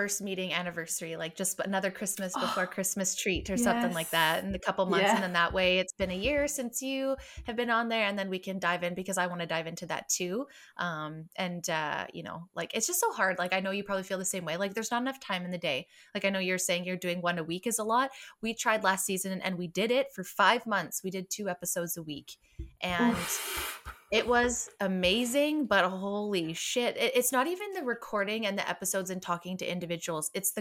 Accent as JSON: {"language": "English", "country": "Canada", "said": "I'm like, well, we're Canadian, so Spotify does not pay us."}